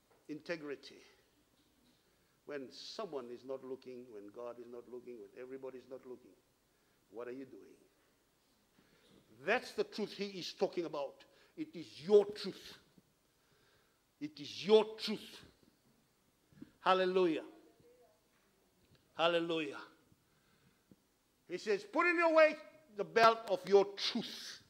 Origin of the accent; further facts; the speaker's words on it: Fiji; in Fiji we have a lot of hurricanes. I come from Fiji.